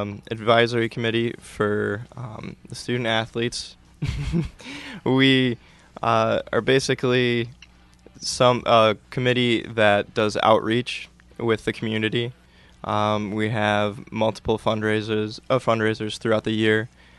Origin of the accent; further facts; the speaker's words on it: Houghton, Michigan, United States; I'm from Houghton, Michigan.